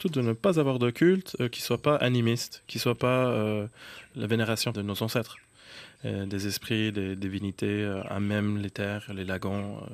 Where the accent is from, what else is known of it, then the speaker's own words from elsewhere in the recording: Australia; en grandissant en majorité en Australie, dans une colonie anglo-saxonne, il n'y avait pas de place pour les personnes racisées comme moi, ou très peu de place pour les personnes à genre autochtone.